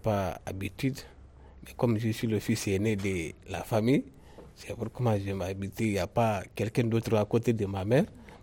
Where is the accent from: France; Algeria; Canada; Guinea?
Guinea; je suis guinéen.